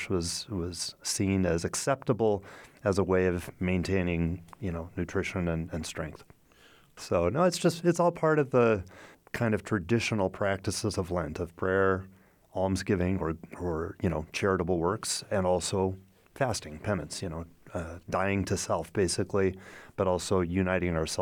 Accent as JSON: {"language": "English", "town": "Omaha", "region": "Nebraska", "country": "United States", "tie": "born or raised there", "said": "Right. Yeah. I grew up in Omaha."}